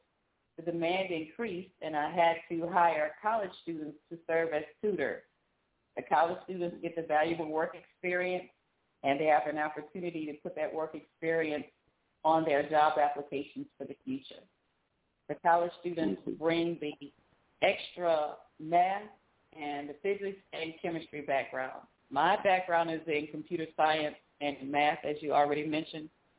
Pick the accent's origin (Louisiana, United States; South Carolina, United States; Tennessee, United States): Louisiana, United States; Baton Rouge; I am proud to say I'm from South Baton Rouge, Louisiana.